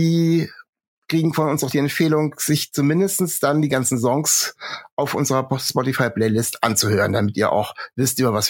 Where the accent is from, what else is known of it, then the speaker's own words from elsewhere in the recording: Hesse, Germany; ich bin in Nordhessen aufgewachsen und meine Eltern und Großeltern haben also mindestens untereinander noch komplett nordhessisch gesprochen.